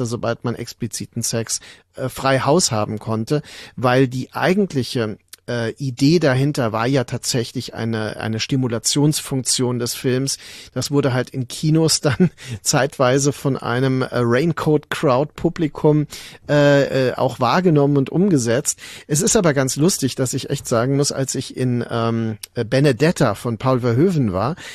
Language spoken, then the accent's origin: German; Mainz, Rhineland-Palatinate, Germany; denn ich bin ja in Mainz aufgewachsen